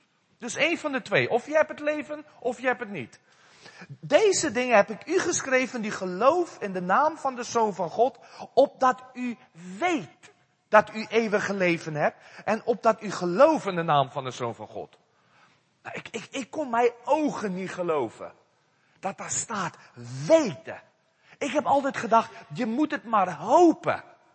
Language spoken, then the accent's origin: Dutch; South Africa; first language Afrikaans; Dutch is a second language; Ik heb in Engels gewerkt en studeerd in Engels. En Afrikaans is mijn moedertaal.